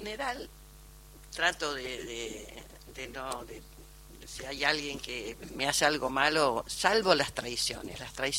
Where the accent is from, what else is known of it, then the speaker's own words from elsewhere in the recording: Villa Ballester, Buenos Aires Province, Argentina; Yo soy de Villa Ballester, partido de San Martín.